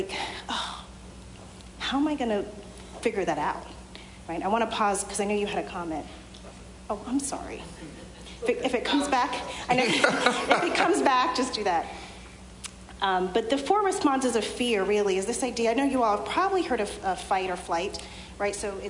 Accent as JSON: {"language": "English", "region": "the South", "country": "United States", "tie": "born or raised there", "said": "that I'm a first-generation American. You don't know that I speak two languages. You've learned that I grew up in the South."}